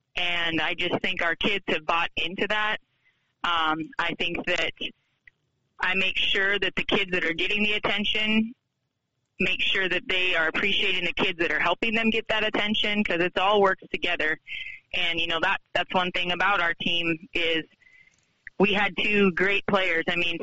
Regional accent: Montana, United States; Well, I grew up in Western Montana, and we had a pretty good support system.

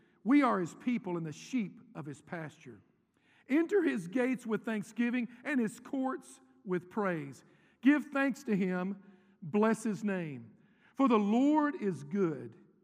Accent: Nashville, Tennessee, United States; born there; I was born in Nashville, Tennessee, January 23rd, and my mom said, it was a blizzard that day.

